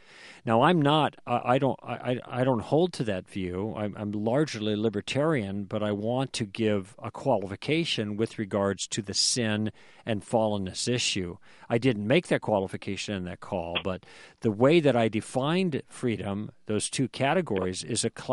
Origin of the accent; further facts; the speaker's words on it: Illinois, United States; because I'm from Illinois